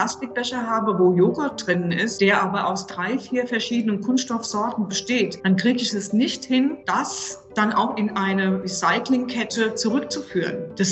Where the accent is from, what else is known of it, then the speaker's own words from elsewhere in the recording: Limburg an der Lahn, Hesse, Germany; born there; geboren in Limburg an der Lahn, 1956, also gerade 65 Jahre geworden.